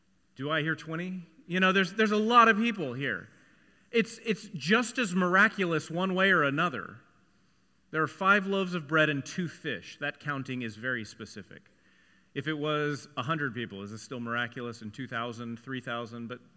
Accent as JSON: {"language": "English", "town": "Dallas", "region": "Texas", "country": "United States", "tie": "born or raised there", "said": "when I was growing up in Dallas, there was also a place called Poncho's"}